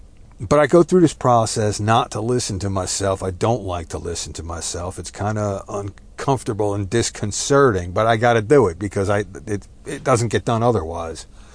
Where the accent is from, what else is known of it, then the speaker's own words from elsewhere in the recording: New Jersey, United States; now in Texas, United States; Fair warning, I am Texan by choice. But I was raised in New Jersey, so take cover, there will be F-bombs.